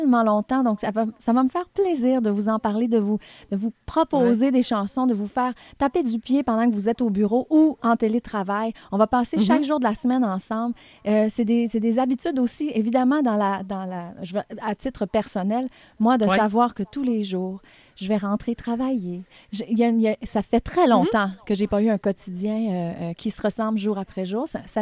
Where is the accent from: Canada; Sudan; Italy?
Canada; Quebec; moi j'ai ça dans le sang, je viens du Saguenay-Lac-Saint-Jean.